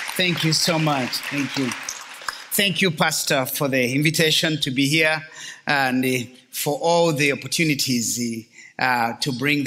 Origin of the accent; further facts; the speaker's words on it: Rwanda; to go back to Rwanda one day and start a ministry in that country.